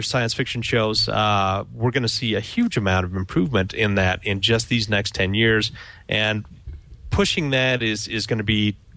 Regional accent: Wyoming, United States; because I'm from Wyoming. It's fairly rural area, only 550 or 650,000 people in the entire dang state

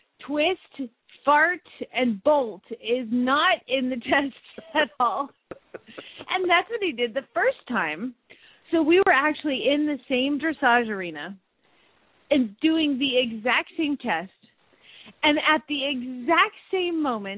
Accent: Phoenix, Arizona, United States; from Phoenix, Arizona

